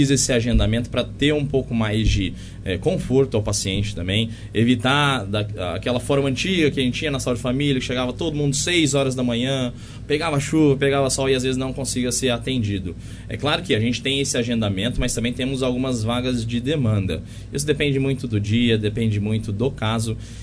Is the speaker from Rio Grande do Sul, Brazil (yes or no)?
no; Barretos, São Paulo, Brazil; now in Monte Alto, Brazil; Eu sou barretense, nascido e criado em Barretos, a terra do peão